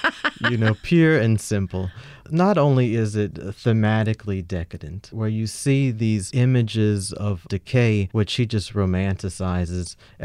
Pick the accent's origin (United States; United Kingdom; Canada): United States; New Orleans, Louisiana; You know, I grew up in New Orleans, and in high school we read Kate Chopin, but that's the only New Orleans literature that I had read